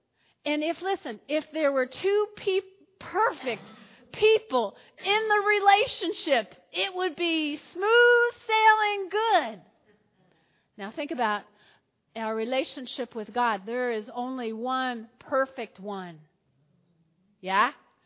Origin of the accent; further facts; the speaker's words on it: New Jersey, United States; Now, I grew up in North Jersey, lots of Italians.